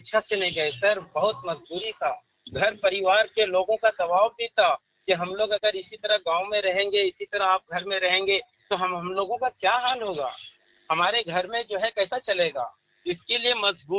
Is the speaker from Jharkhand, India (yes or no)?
yes; Jharkhand, India; लेकिन मैं तो झारखंड गया, बहुत सारे लोग हमारे टीम के लोग भी गए